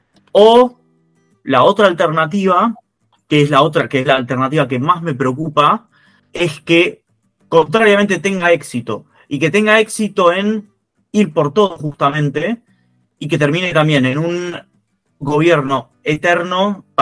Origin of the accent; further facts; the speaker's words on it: Argentina; no solo como ciudadano, sino como analista político y como argentino